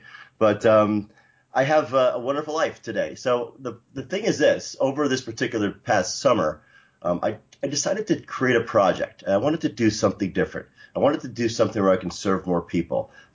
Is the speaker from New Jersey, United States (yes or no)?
yes; Clifton, New Jersey, United States; So, you know, starting my story, I'm from Clifton, New Jersey.